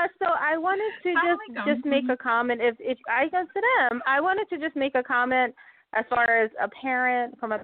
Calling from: Delaware, United States; I'm calling from Delaware, so not New York, although I'm a New Yorker at heart and forever.

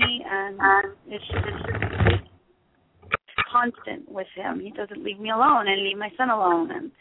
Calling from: Arizona, United States; I'm from Arizona.

